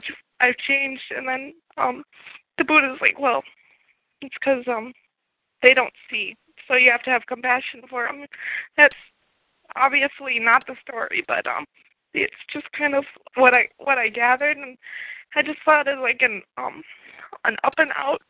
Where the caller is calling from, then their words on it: North Dakota, United States; from North Dakota.